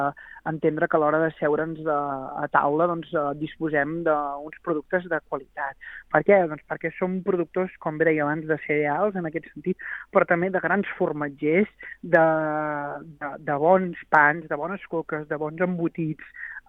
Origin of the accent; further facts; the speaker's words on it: Gironella, Catalonia, Spain; jo en aquest cas soc del municipi de Gironella